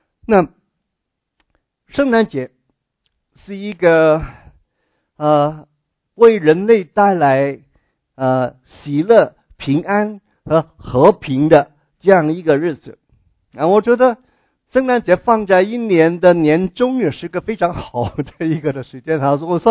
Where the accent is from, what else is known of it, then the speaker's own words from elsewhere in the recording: Hong Kong; 比方说我们我来自香港最近这半年香港那个事情